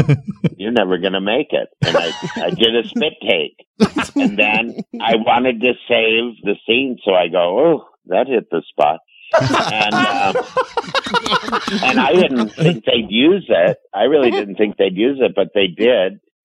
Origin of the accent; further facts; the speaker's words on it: Minnesota, United States; You know, I grew up in Minnesota.